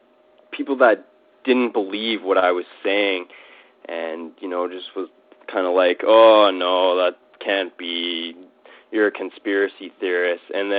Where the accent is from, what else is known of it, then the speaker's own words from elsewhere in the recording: Calgary, Alberta, Canada; born there; I was born in Calgary, Alberta